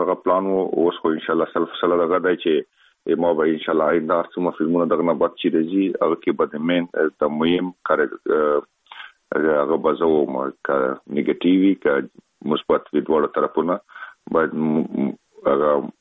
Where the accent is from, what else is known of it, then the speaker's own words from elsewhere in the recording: Afghanistan; خلک خبر دي چې زه افغان یم او په بالیوډ کې که فلمو کې کار کوم